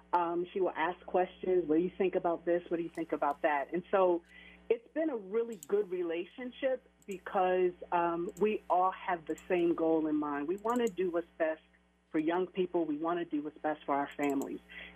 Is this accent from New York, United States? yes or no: no; Camden, New Jersey, United States; I grew up in Camden, New Jersey, so I was a part of the public school system there.